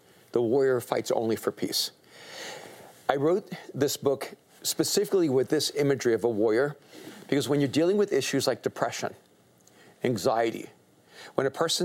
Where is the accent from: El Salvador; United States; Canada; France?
El Salvador; moved away; I'm an immigrant from El Salvador.